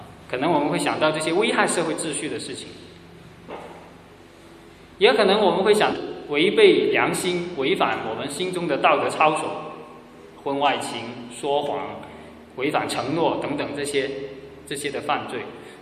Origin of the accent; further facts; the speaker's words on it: China; 我们中国人说食色性也